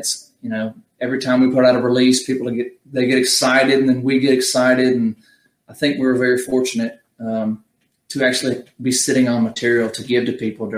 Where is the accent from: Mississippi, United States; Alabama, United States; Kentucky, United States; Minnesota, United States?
Mississippi, United States; Gulfport; we're from Gulfport, but really the coast is one big city